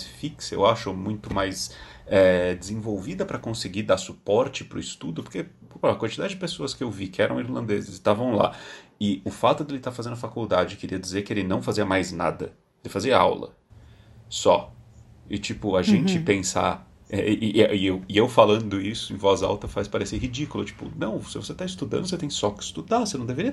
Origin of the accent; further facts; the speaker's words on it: Brazil; a gente, como brasileiro, com os desafios que a gente vive